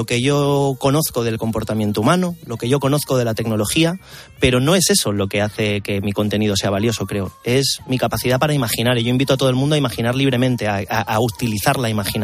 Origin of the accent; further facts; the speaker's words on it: Peru; Yo soy peruano de origen. Yo el picante lo desayuno.